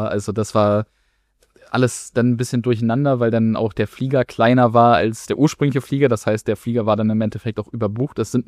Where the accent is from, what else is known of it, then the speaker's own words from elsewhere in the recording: Brandenburg, Germany; Ich komme ja eigentlich aus der Nähe Berlin